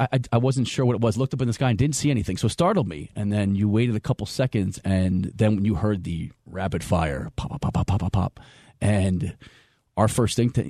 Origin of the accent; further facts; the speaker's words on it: New York, United States; I'm from New York originally.